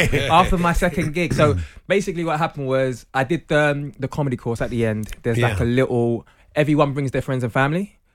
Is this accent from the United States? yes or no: no; London, United Kingdom; now in Manchester, United Kingdom; I moved up to Manchester. I'm a Londoner.